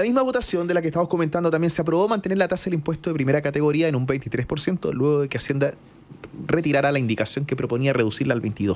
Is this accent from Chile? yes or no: yes; Quintero, Valparaíso, Chile; yo soy oriundo de Quintero